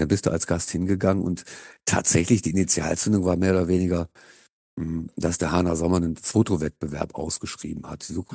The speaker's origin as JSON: {"language": "German", "town": "Haan", "region": "North Rhine-Westphalia", "country": "Germany", "tie": "born or raised there", "also_born_or_lived": "Hilden"}